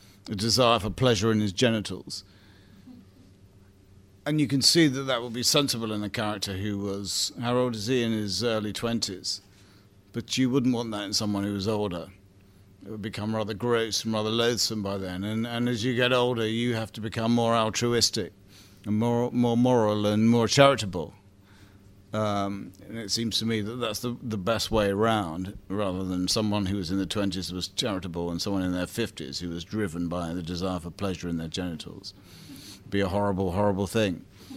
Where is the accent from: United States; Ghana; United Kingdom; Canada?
United Kingdom; Bromley, London; Well, I come from Bromley, and for me to come to London was a fantastic jump.